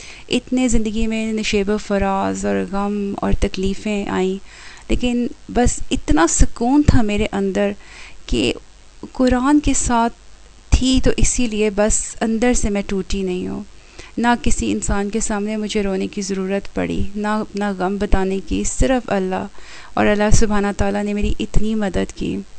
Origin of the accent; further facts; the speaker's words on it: London, United Kingdom; اور میں لندن سے تعلق رکھتی ہوں